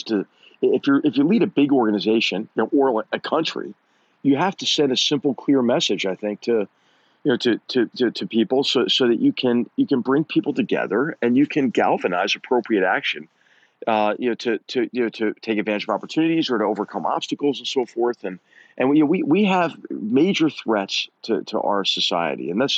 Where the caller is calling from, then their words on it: Palo Alto, California, United States; And I'm speaking from Palo Alto, right?